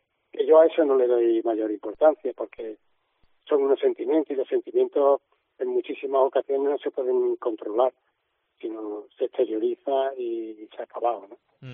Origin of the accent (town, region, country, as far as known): Cádiz, Andalusia, Spain